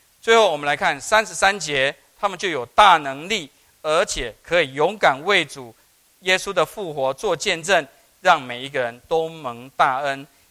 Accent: Taiwan; 对，我从台湾来的

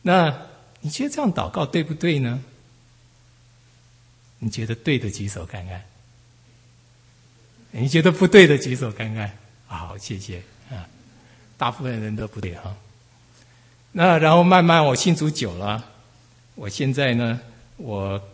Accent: Taiwan; 我从台湾来，所以我们以前小时候常常出去玩，就是去庙里头看啊怎么样，

